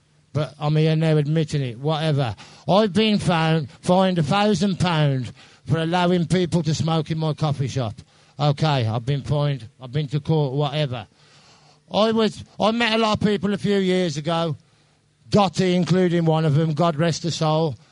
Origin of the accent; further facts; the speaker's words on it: Midlands, United Kingdom; I'm up from the Midlands, and I want to talk about drugs.